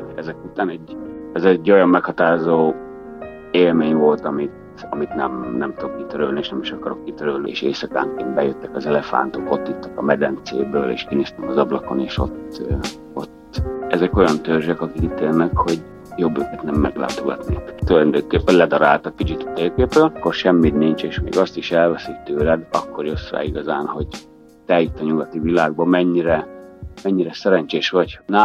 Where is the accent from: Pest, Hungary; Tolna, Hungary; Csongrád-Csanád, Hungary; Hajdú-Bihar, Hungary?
Pest, Hungary; Úri; now in London, United Kingdom; Én Úriból származom. Úri egy kis község. Budapesttől 35 kilométerre.